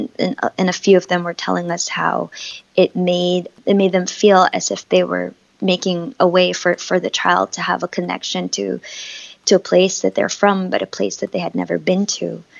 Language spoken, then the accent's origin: English; Philippines; now in Boston, United States; I found myself caught in Boston, where I'm not from. I'm from the Philippines.